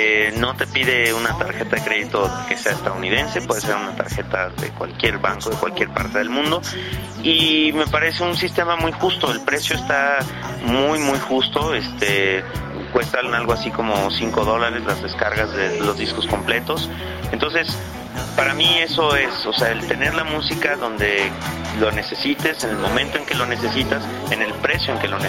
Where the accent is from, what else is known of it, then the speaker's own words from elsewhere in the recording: Guadalajara, Jalisco, Mexico; La ciudad de donde yo vengo, que es Guadalajara